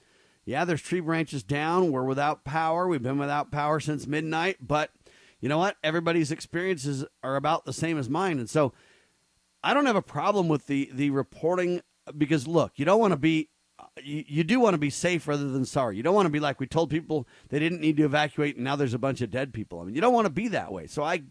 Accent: California, United States; I grew up in California. I've experienced several earthquakes.

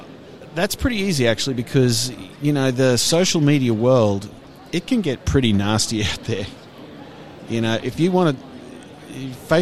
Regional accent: Australia; now in Denmark; My wife is Danish, so we're actually living in Denmark at the time, but I'm originally from Australia.

